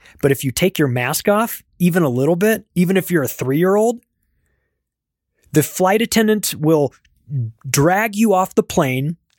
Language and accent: English; California, United States; moved away as an adult; I grew up in California. I lived there for 35 years. Didn't stick around for that one. As soon as they passed that, packed up, moved.